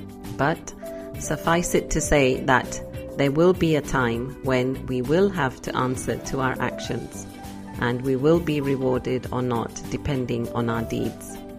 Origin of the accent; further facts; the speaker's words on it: England, United Kingdom; Growing up in England, I was never really convinced as a child